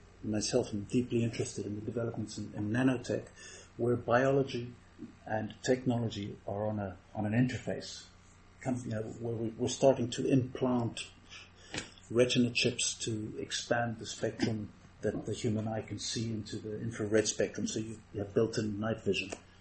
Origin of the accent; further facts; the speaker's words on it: South Africa; now in Netherlands; I grew up in South Africa, on the mission field, in the wild.